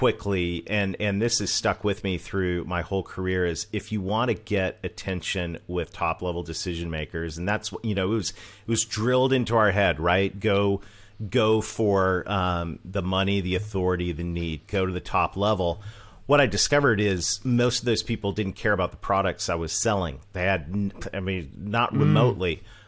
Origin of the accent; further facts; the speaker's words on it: Canada; accent: Canadian; now in United States; I'm Canadian. I married a Southern girl. And this baby face you see right now is a 50-year-old.